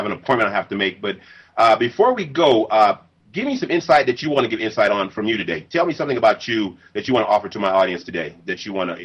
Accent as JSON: {"language": "English", "region": "Southern United States", "country": "United States", "tie": "born or raised there", "also_born_or_lived": "Los Angeles", "said": "I grew up in the South and in L.A. for a while"}